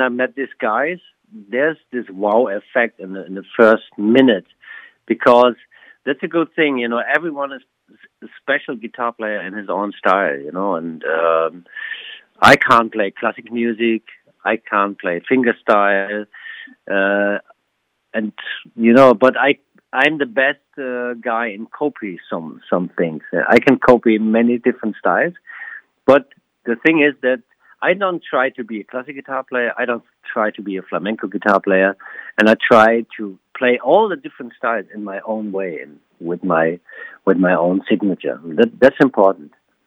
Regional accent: Germany; I'm from Germany. Gypsy from Germany. But I'm not a German. That's really important. So that's the way of the gypsy. So, and my family is in Germany since 600 years.

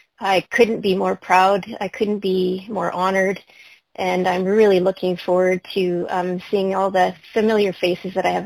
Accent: Alberta, Canada; Bringing the Musical Ride back to my hometown in northern Alberta at the location exactly, I think the fairgrounds are exactly where I used to spend my weekends watching the local Gymkhana there.

